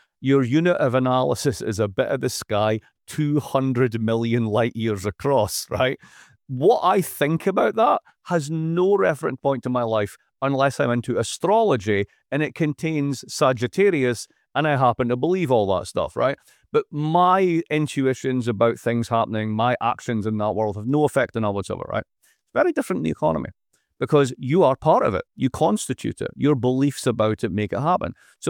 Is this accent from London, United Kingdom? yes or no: no; Dundee, Scotland, United Kingdom; now in United States; I'm originally from Dundee in Scotland